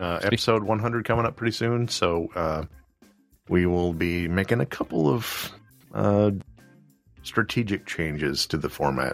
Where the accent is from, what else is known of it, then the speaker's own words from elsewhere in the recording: Missouri, United States; born there; also born or lived in Pennsylvania / Tennessee; now in Illinois, United States; I was born in Missouri. I've lived in Pennsylvania and Tennessee